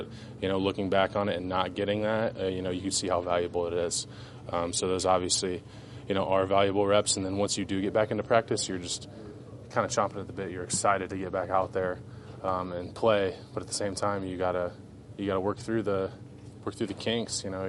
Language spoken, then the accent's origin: English; Ohio, United States; I grew up in Ohio, played there